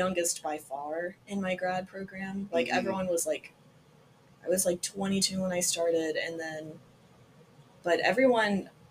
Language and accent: English; Florence, United States; Yeah, I grew up here. I grew up in Florence.